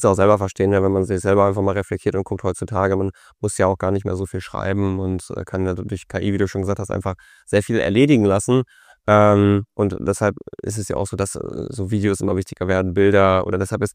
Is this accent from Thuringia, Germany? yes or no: no; Bad Oeynhausen, North Rhine-Westphalia, Germany; ich komme aus Bad Oeynhausen.